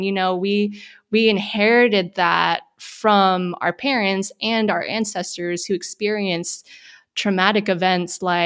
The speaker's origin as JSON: {"language": "English", "country": "United States", "said": "So when folks think that like I, as a Filipino American, is not a POC, it is really hurtful"}